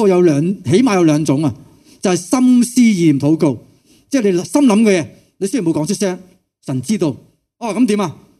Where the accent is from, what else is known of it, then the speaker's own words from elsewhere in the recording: Hong Kong; 我哋香港人真系蒙福。